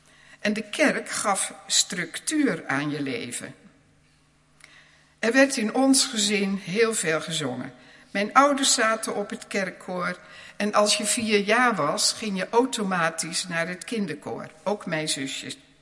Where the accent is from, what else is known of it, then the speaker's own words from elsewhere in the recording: Gouda, South Holland, Netherlands; born there; Ik ben geboren in Gouda in een eenvoudig gereformeerd en een ARP-gezin.